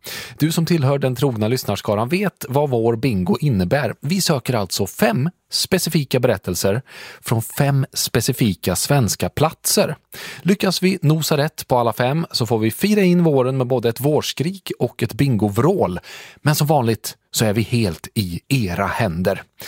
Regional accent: Värmland, Sweden; som värmlänning

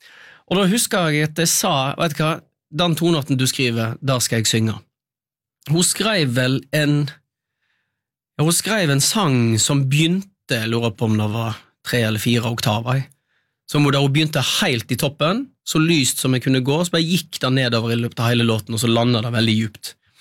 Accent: Øystese, Vestland, Norway; accent: Øystese dialect; og de synger på min dialekt. For jeg har lest inn all teksten til koret, og til solisterne, og da har jo de lært seg. Så de synger på Øystese-dialekt.

